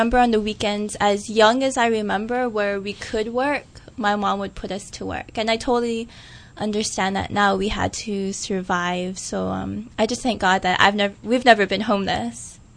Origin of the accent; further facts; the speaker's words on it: Honolulu, Hawaii, United States; Okay, so I grew up in town. I'm actually from the Nu'uanu side, mm-hmm. So right where the poly starts. I'm a townie.